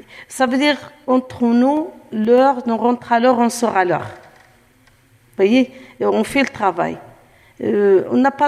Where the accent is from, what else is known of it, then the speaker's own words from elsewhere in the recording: Morocco; now in France; Chez nous, au Maroc, on a la tante, l'oncle et tout.